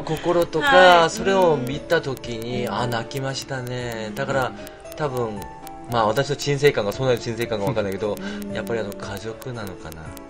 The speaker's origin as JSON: {"language": "Japanese", "country": "South Korea", "second_language": "Japanese", "said": "私が喋ると韓国の言葉喋るじゃないですか、そうすると韓国人なんですよねって、あ、韓国人です"}